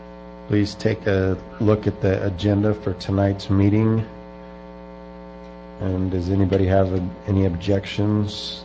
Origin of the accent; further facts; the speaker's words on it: Perry, Utah, United States; I'm the chair of the Northern RAC. I represent the at-large, and I'm from Perry.